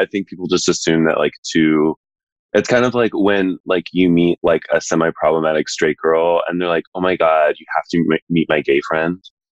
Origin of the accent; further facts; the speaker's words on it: Texas, United States; I'm from Texas, so I was like, I'm not gonna get on a plane to go home, I'll just suffer.